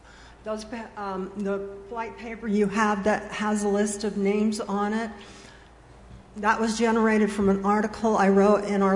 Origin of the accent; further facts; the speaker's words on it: Ogden, Utah, United States; now in Huntsville, United States; I live in Huntsville. I'm from Ogden, which is in Ogden Valley.